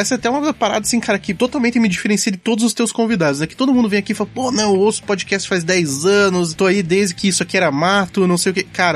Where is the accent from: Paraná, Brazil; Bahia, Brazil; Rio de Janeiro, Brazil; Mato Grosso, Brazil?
Paraná, Brazil; Curitiba; eu sou de Curitiba, nascido e crescido aqui. Poucas vezes eu saí daqui, então eu sou o leite quente mesmo, né? Então, o vício de linguagem, o sotaque, vocês vão notar aí conforme o papo.